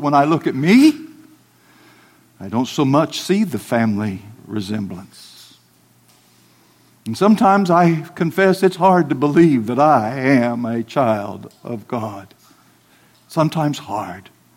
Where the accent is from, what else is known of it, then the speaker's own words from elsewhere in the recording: the Ozarks, United States; I came from the Ozarks. Back in the Ozarks, we would say it this way: he's the spitting image.